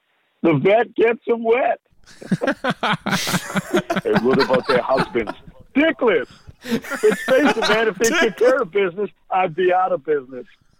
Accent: Boston, Massachusetts, United States; accent: Boston; And I'm from Boston, and like if I'm back in Boston at a bar, this is exactly how I'm going to sound. Like I have a thick Boston accent if I'm not hiding it, you know.

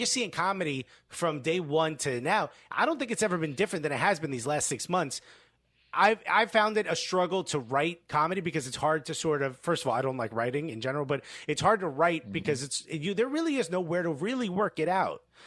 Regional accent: Newark, New Jersey, United States; Look, I'm a kid from Newark. I'm preaching this since day one.

